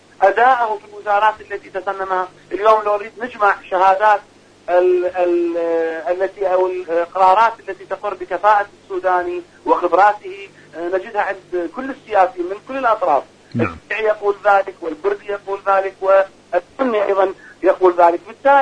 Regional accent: Iraq; صدقني انا اقول لك من العراق

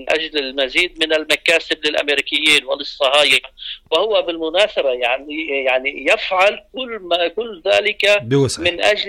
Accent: Lebanon; لأننا عندنا في لبنان لا يوجد سيادة

